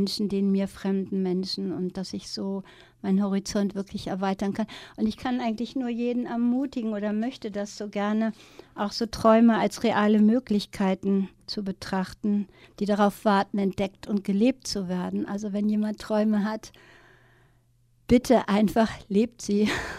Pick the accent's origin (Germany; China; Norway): Norway; Ich bin in Norwegen mit aufgewachsen und nachher die arabischen Länder wurden wirklich auch meine Welt.